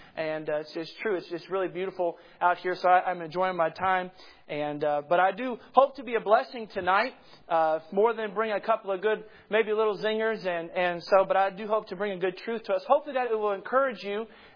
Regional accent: Kentucky, United States; moved away; But I'm originally from Kentucky. That's where my roots are. That's where my family comes from. And so that's where I was born and raised, as we would say.

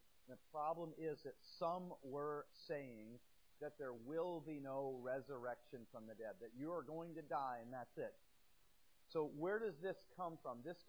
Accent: Midwest, United States; But I grew up in the Midwest, but the Northeast is different to me. The history that we have here, I don't think we've had history in the Midwest.

